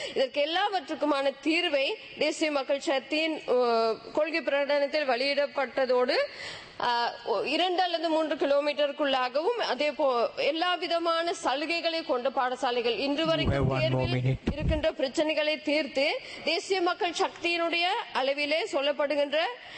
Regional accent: Sri Lanka; நாங்களும் இலங்கையர் என்ற ரீதியிலே தேசிய நீரோட்டத்தோடு இணைந்து

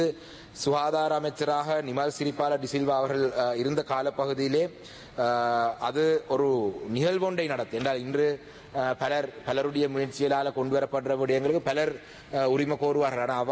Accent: Kaluwanchikudy, Eastern Province, Sri Lanka; நான் கலவாஞ்சிக்குடி கிராமத்தை சேர்ந்தவர்

